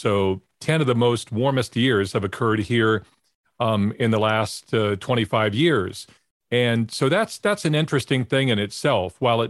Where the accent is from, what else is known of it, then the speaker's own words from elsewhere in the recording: Kansas, United States; or can even remember growing up in Kansas